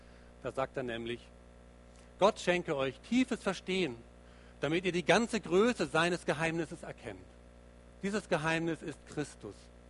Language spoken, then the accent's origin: German; Lübeck, Schleswig-Holstein, Germany; Ich kannte so eine Straße bei uns in Lübeck, wo ich aufgewachsen bin, über eine große Brücke, eine breite Straße, und dahinter war plötzlich Ende